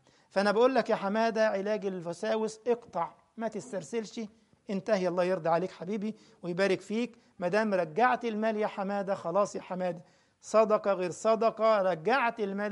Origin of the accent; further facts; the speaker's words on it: Egypt; فزعيم القرية دي راجل باشا من البشوات القدامى عندنا في مصر